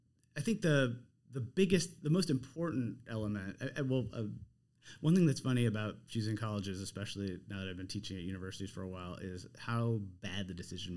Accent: New York City, New York, United States; So I grew up, born and raised in New York City.

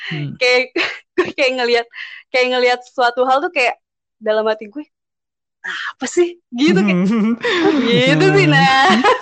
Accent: Padang, West Sumatra, Indonesia; also born or lived in Jakarta; Soalnya pertama, gue asalnya dari Padang. Sebenarnya gue lama di Jakarta, cuman orang tua gue tuh asli Padang, dan sehari-hari di rumah suka pakai bahasa Padang gitu.

